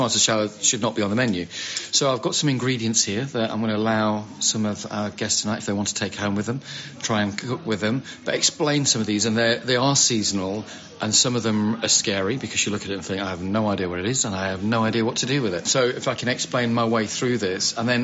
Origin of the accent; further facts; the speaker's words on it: Sheffield, Yorkshire and the Humber, United Kingdom; I'm a Yorkshire boy and I was from an Italian background, but born and raised in Sheffield.